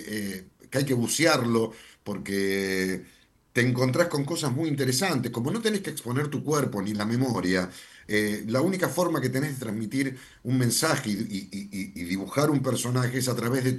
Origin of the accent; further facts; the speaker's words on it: Vicente López, Buenos Aires Province, Argentina; Yo soy de Vicente López